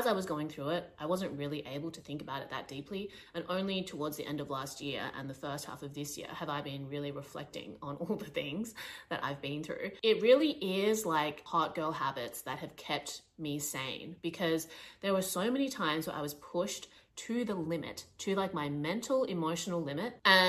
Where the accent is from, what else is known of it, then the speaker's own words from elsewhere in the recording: Australia; also born or lived in Shanghai, China; I was stuck in my hometown. I'd been living in Shanghai for like 2 years. Went back to Australia to get documentation for my visa to live in China.